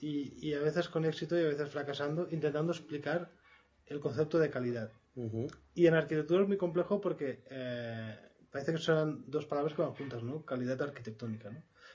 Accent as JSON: {"language": "Spanish", "town": "Tremp", "region": "Catalonia", "country": "Spain", "said": "No, yo soy de los Pirineos de Lérida"}